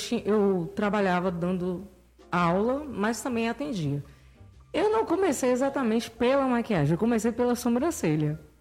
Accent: Itapetinga, Bahia, Brazil; Eu vinha na minha cidade, que eu sou de Tapetinga, gente, eu não sou de Vitória da Conquista. Vitória da Conquista me abraçou. Eu vim trabalhar aqui no Senac.

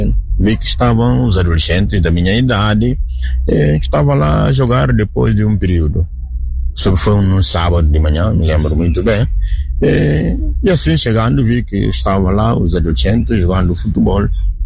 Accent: Guinea-Bissau; born there; como disse, padre diocesano da Guiné-Bissau. Nasci na Guiné ao mesmo tempo. Sou da família que não é cristã

